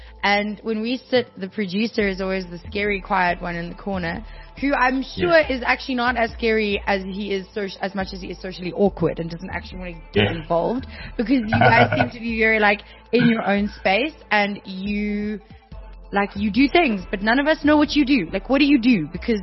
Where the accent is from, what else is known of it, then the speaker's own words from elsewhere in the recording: Gauteng, South Africa; growing up on the East Rand, I've grown up between Fosseris and Brakpan, suburbs and not suburbs